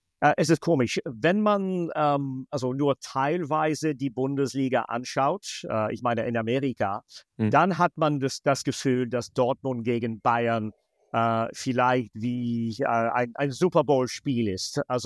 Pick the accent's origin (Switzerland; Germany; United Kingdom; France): United Kingdom; Scotland; German is a second language; Ich komme aus Schottland, da haben wir